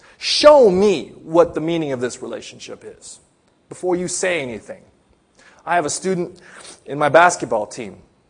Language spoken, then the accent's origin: English; Philippines; I went to the Philippines, to my hometown, and we went to the countryside